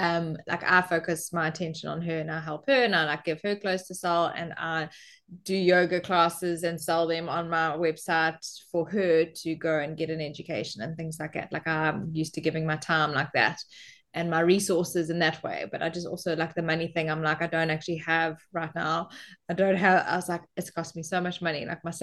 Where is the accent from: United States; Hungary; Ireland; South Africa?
South Africa; Like, well, we are South African, but like I'm like I'm also in the same continent as you.